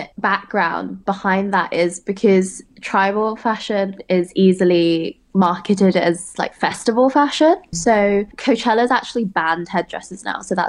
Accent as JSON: {"language": "English", "country": "United Kingdom", "said": "I'm British Chinese, I'm cis, I'm non-disabled, and I'm straight."}